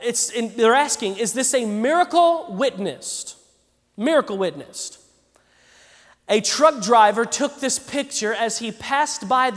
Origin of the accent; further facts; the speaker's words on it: Arkansas, United States; in my home state of Arkansas last year